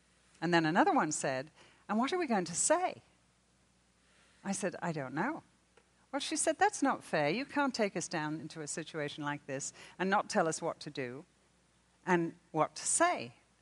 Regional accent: England, United Kingdom; now in United States; When we came from England, I had no idea. No training, no culture. I thought there was no difference in American and English.

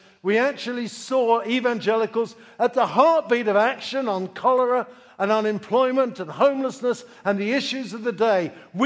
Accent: United Kingdom; But it's my language. And as a Brit, I want to make that point very clear.

